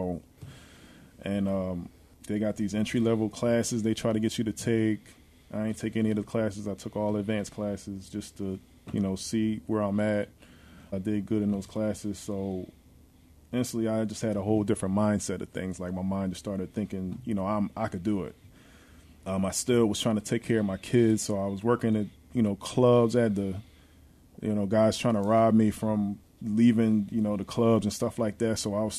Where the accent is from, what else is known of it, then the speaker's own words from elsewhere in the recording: Philadelphia, Pennsylvania, United States; growing up in Philly and being at Temple just gave me tough skin and that hard work ethic